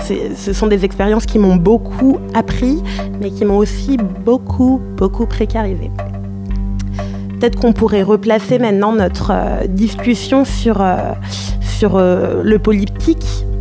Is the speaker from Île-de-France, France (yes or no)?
yes; Paris, Île-de-France, France; 27 ans, je suis aujourd'hui journaliste culturelle freelance. Je suis née, j'ai grandi à Paris, mais mes deux parents viennent du Congo-Brazzaville.